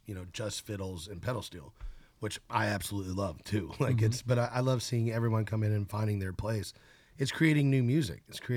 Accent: Nashville, Tennessee, United States; I'm born and raised in Nashville, grew up in country music.

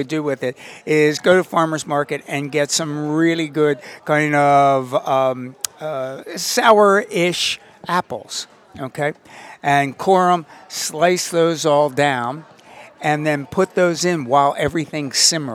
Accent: Ireland; I'm Irish, for God's sake.

